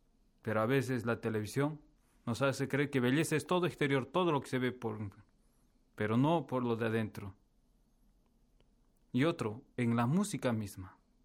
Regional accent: Peru; tú y yo, que somos de Perú

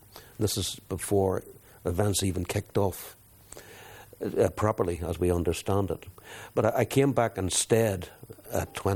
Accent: England, United Kingdom; And I think growing up in England, I felt very alienated there.

